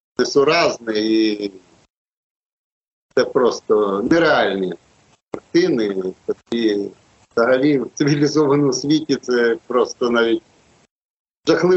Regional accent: Kyiv, Ukraine; Я народився в Києві, у нас школа була, сад шкільний був на території Лаври, ми ходили туди яблуки збирати.

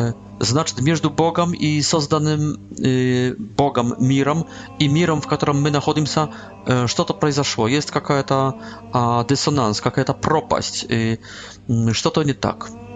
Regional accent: Poland; Russian is a second language; Я францисканец капуцин, родом из Польши.

